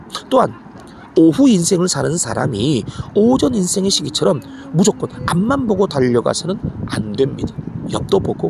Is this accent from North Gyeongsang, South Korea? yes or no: no; Mapo, Seoul, South Korea; 저도 어릴 적 살던 서울 마포에 있는 제 고향집을 생각해 보니까